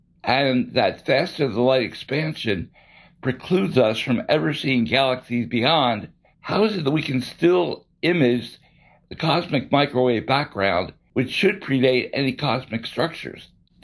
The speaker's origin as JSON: {"language": "English", "town": "Allentown", "region": "Pennsylvania", "country": "United States", "said": "from Allentown, PA."}